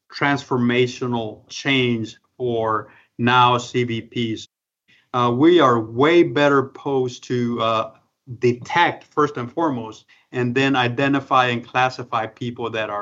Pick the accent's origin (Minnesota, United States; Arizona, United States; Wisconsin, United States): Arizona, United States; Nogales; Growing up in Nogales, Arizona, we used to freely come back and forth along the border